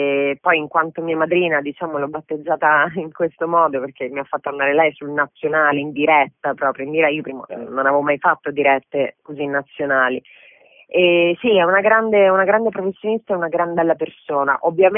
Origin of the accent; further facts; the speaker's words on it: Palermo, Sicily, Italy; moved away as an adult; sono palermitano, ho vissuto lì fino ai 25 anni, per cui tutte le esperienze fondamentalmente di formazione le ho iniziate lì.